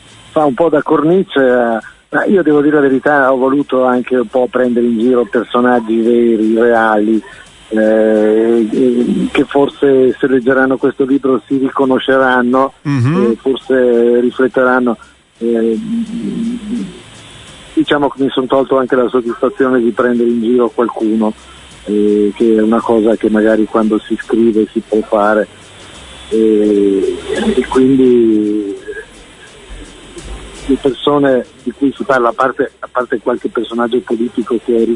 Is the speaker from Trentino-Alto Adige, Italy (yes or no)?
yes; Primiero, Trentino-Alto Adige, Italy; born there; now in Trento, Italy; io sono nato nella provincia, io vengo dal Primiero, sono nato in Primiero in fondo a Trento ci abito da quando ho terminato l'università